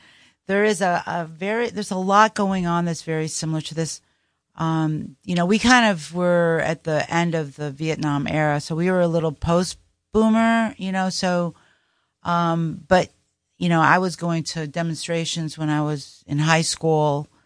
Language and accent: English; Syracuse, New York, United States; I grew up in Syracuse, New York